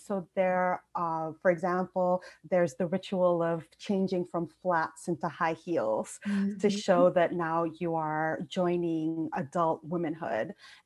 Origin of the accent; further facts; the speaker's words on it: New Jersey, United States; now in Minneapolis, United States; Currently, I live in Minneapolis, where it is freezing right now, but I grew up outside of New York City in New Jersey